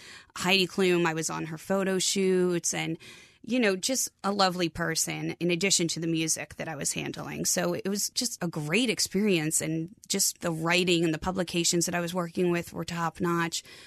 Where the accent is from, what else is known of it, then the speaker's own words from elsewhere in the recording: New Jersey, United States; now in King of Prussia, United States; He's from Scranton, Pennsylvania, and I'm from New Jersey. So King of Prussia seemed to be the logical meeting place for us